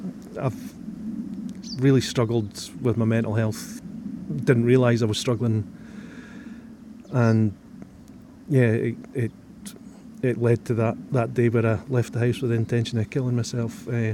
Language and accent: English; Arbroath, Scotland, United Kingdom; I come from Arbroath, 52 years old